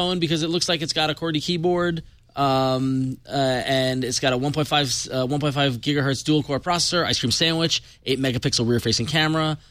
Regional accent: New York, United States; I'm from New York. That's the answer.

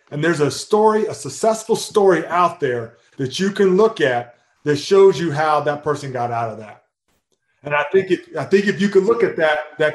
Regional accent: Missouri, United States; But growing up in Missouri, there's a lot of farms. So you've got a lot of farmers, a lot of cattle. We grew up fishing in the ponds, right?

